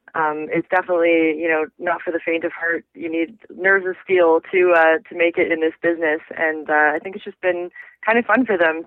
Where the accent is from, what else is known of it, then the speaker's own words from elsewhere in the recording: Markham, Ontario, Canada; when I moved to Toronto, I grew up in Markham, which is just outside of Toronto.